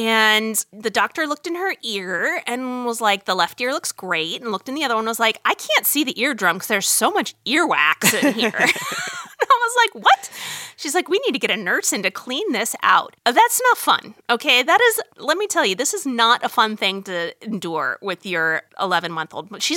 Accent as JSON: {"language": "English", "region": "Arizona", "country": "United States", "tie": "born or raised there", "said": "I grew up in Arizona, where I never had to endure this crap, and I moved here"}